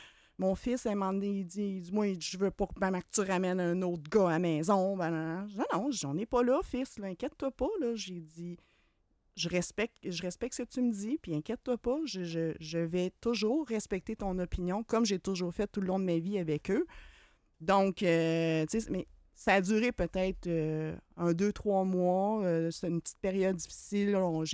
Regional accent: Salaberry-de-Valleyfield, Quebec, Canada; now in Quebec City, Canada; Moi, je viens de la Montérégie. J'ai passé... je suis arrivée à Québec en plein milieu de la pandémie. Donc, j'ai passé la majorité de mes vies en Montérégie. Une belle région, Salaberry de Valleyfield

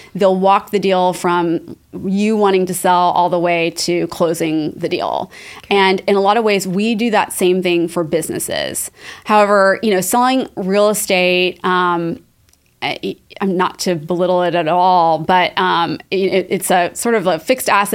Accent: Texas, United States; Actually, you know, growing up in Texas, you learn Spanish.

